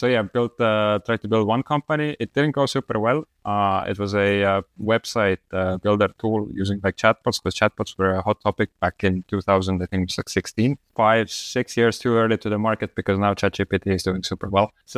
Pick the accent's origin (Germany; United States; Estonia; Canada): Estonia; English is a second language; now in Latvia; I'm originally from Estonia, but I live in Latvia.